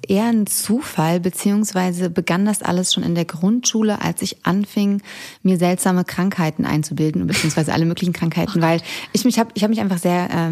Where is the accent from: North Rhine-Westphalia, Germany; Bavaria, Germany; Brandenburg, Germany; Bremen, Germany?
Bavaria, Germany; Munich; Ich komme aus München eigentlich.